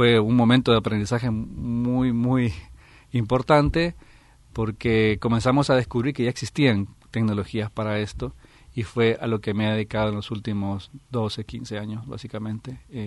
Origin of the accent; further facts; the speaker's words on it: El Salvador; yo soy originalmente de El Salvador, uno de los países más pequeños de América, con casi 8 millones de habitantes.